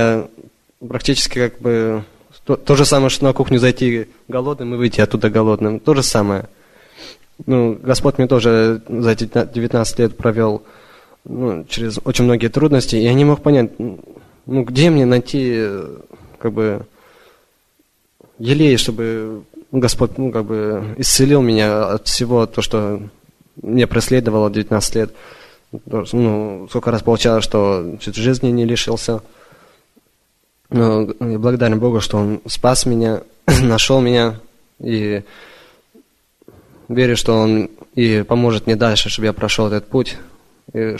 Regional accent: Portland, United States; я из Портленда.

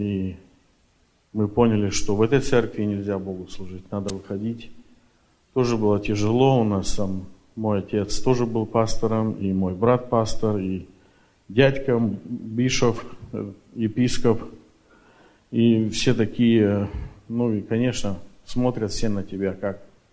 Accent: Canada; Я приехал из Канады.

